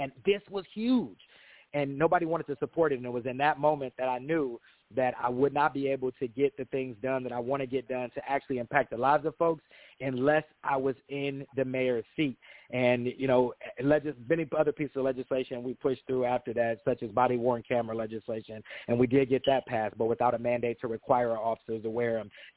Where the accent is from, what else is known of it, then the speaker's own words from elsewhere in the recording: Euclid, Ohio, United States; a ward I grew up in here in Euclid